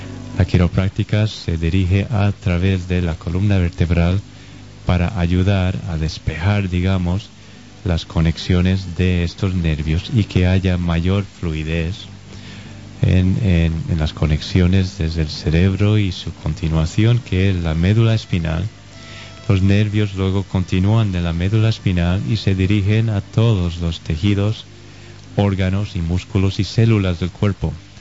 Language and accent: Spanish; United States; Spanish is a second language; now in Gandía, Spain; Soy de Estados Unidos, lo notaréis un poco en el acento. Estudié en California. Llevamos 9 años en Gandía, y creo que unos 3 en Oliva también